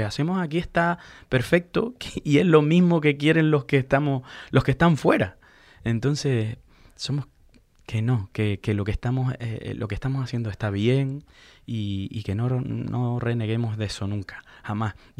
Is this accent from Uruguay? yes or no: no; Canary Islands, Spain; de lo que somos los canarios, lo solidario que somos, que hemos ido hasta aquí y lo seguiremos siendo.